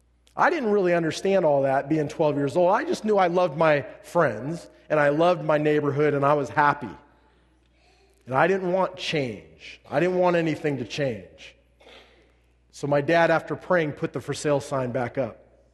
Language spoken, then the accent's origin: English; North Highlands, California, United States; I grew up in a place called North Highlands.